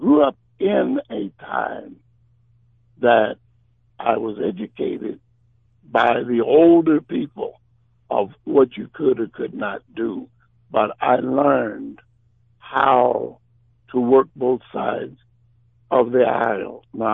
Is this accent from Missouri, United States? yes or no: yes; St. Louis, Missouri, United States; I am originally from St. Louis, and so I know a lot about what went on in St. Louis. I am a product of those years, the struggle years.